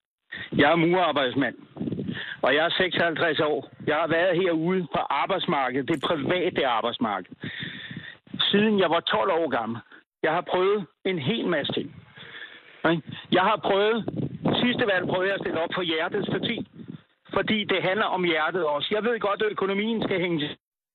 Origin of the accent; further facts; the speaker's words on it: Borup, Zealand, Denmark; og jeg er fra Borup.